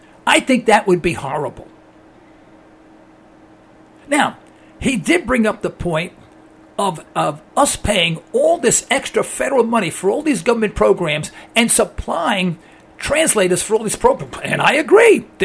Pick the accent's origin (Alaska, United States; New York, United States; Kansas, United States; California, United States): New York, United States; moved away as an adult; I moved to Texas. I got transferred there by an oil company. And I came from New York. In New York, I never saw the New York flag.